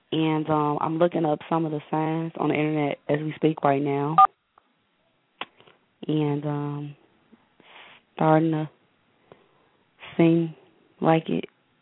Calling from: Chicago, Illinois, United States; I'm calling from Chicago.

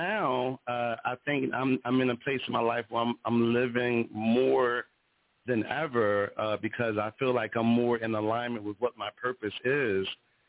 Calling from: Philadelphia, Pennsylvania, United States; I'm calling in from Philadelphia.

